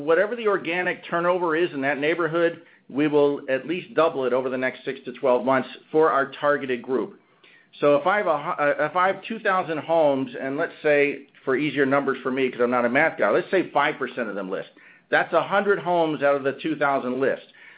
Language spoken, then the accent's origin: English; Orlando, Florida, United States; in my hometown of Orlando, Florida.